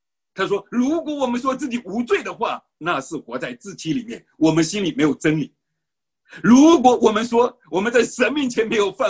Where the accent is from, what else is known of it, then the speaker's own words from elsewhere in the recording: Fujian, China; 因为我自己在福建的农村里面长大，所有的亲戚朋友呢都是拜佛的。